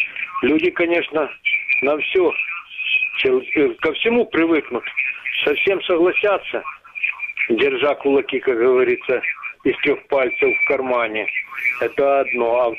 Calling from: Luhansk Oblast, Ukraine; я из так называемой ЛНР звоню вам.

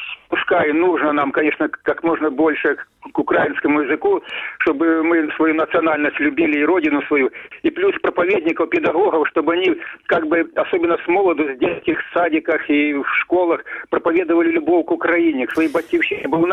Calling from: Sumy Oblast, Ukraine; first language Russian

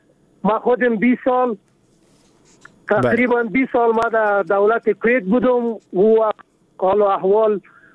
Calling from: Paktia, Afghanistan; also born or lived in Kuwait; خاورین زازای هم دی پکتیا ولایت ما.

